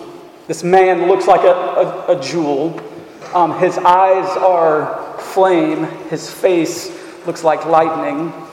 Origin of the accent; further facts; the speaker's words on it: Mississippi, United States; I grew up in Mississippi. That's where I was born. I've known about the Delta my whole life.